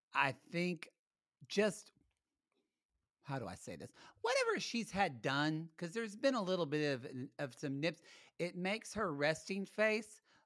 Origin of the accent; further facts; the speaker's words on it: Los Angeles, California, United States; We're from Los Angeles.